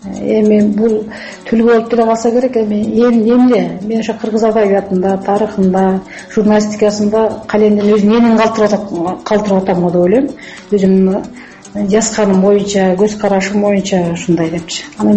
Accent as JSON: {"language": "Kyrgyz", "town": "Kyzart", "region": "Naryn Region", "country": "Kyrgyzstan", "tie": "born or raised there", "said": "Мен балалыкта эми Жумгалдын Кызарт айылында өстүм, чоңойдум."}